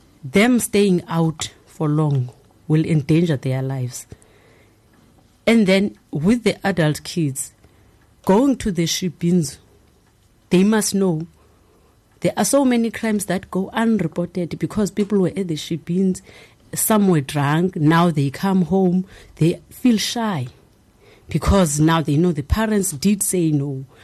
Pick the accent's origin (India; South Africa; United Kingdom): South Africa; As a South African citizen, if any crime is happening in front of you, you must report.